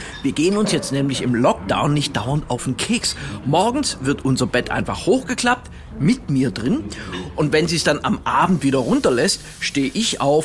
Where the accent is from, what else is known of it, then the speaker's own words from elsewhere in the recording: Baden-Württemberg, Germany; Aber ich bin Schwabe